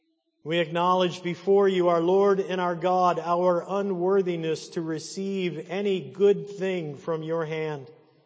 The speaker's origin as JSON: {"language": "English", "town": "Monroeville", "country": "United States", "tie": "born or raised there", "said": "I grew up in the Sovereign Grace Presbyterian Church in Monroeville"}